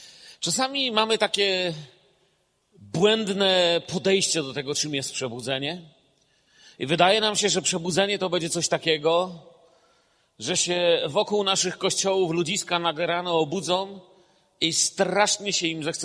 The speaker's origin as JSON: {"language": "Polish", "region": "Silesian Voivodeship", "country": "Poland", "said": "jak to tam u nas na Śląsku mówią, kupa ludzi przyjdzie"}